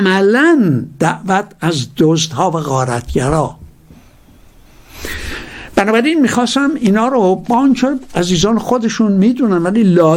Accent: Iran; moved away; موقعی که فهمید من از ایران اومدم

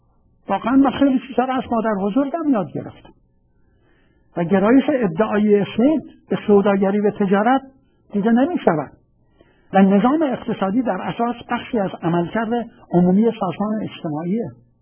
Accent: Shushtar, Khuzestan, Iran; من در واقع در خود شهر خودمون شاهد گذار از پیش سرمایه‌داری به سرمایه‌داری وابسته بودم، که چطور صنایع کوچیک شوشتر از بین رفتن،

